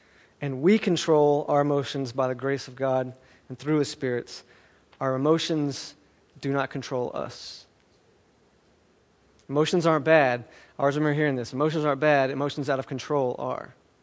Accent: the South, United States; and I'm from the South, okay, if you can't tell already. Some of my words come out wrong. I mean, we're from the, everybody is saved where I'm from.

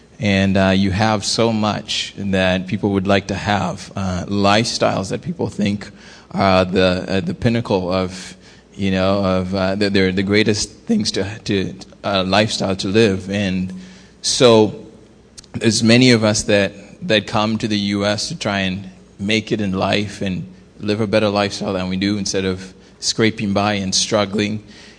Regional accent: Nairobi, Kenya; moved away as an adult; I grew up in Nairobi, Kenya, and I was born and raised there and then came here 13 years ago.

